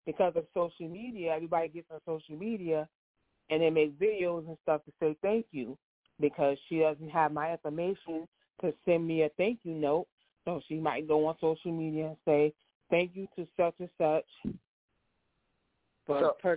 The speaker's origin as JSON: {"language": "English", "region": "New York", "country": "United States", "said": "I'm originally from New York, so I would help a teacher in New York, a teacher in Jersey."}